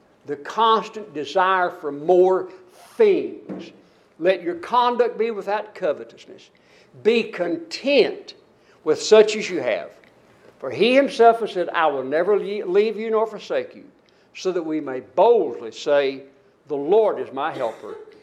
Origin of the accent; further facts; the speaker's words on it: United States; it's hard to get out of my mind, I'm an American, you can't do this to me